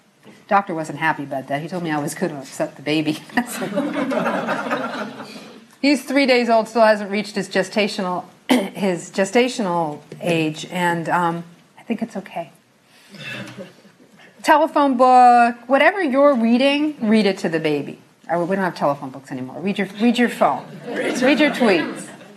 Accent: New York City, New York, United States; But again, I'm from Brooklyn, and I teach this workshop in Brooklyn

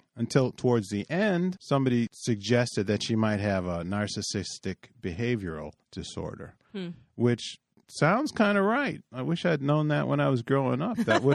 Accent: Chicago, Illinois, United States; growing up in Chicago in the Humboldt Park, Logan Square area.

